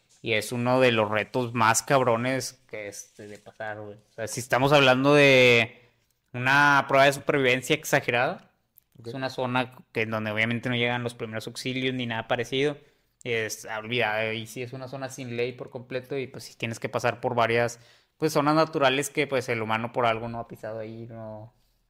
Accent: Venezuela; Somos de Venezuela

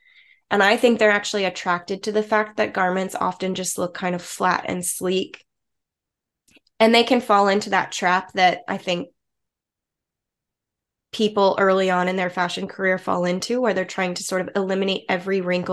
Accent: Richmond, Virginia, United States; I went to school for fashion design in my hometown, which is Richmond, Virginia. So middle of the East Coast of the US.

